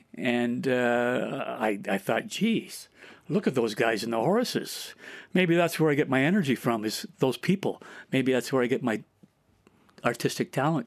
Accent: Kingston, Ontario, Canada; born there; Yes, I was born in Canada, Kingston, Ontario. Went to a school called Robert Meek Public School. Came from a family of nine boys and one girl. My father is Ukrainian.

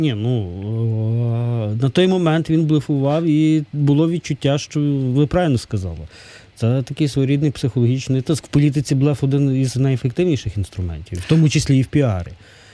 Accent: Lviv, Lviv Oblast, Ukraine; now in Kyiv, Ukraine; Тому що я сам родом зі Львова

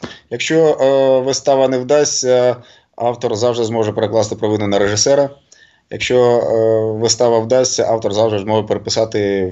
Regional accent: Donbas, Ukraine; всі слідкуємо за подіями на Донбасі, а для мене це ще моя мала батьківщина

